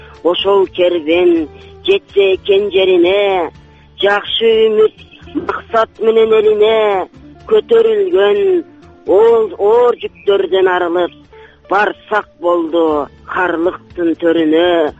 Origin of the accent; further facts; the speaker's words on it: Akyi, Naryn Region, Kyrgyzstan; born there; Мен 1986 жылын Кочкор районунун Акый айылында туулгам.